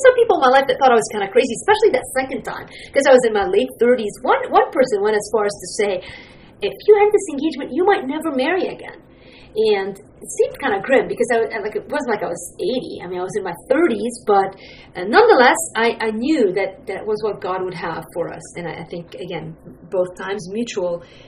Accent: Lebanon; moved away; I grew up in Lebanon

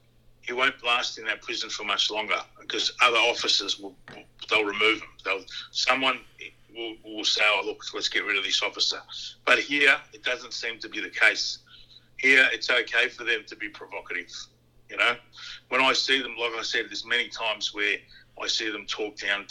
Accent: Australia; also born or lived in Tonga; growing up here, being here, you know, family here, everything I learned, I'm Australian made.

